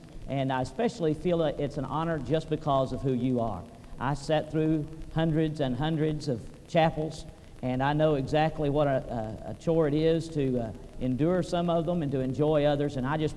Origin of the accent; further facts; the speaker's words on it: Texas, United States; now in Arkansas, United States; I'm originally from Texas, grew up there, and I'm in Arkansas doing foreign mission work